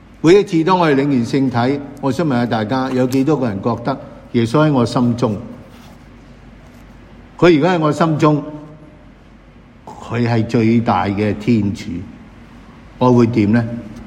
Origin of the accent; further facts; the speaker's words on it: China; 我哋中国人就咁爱啦吓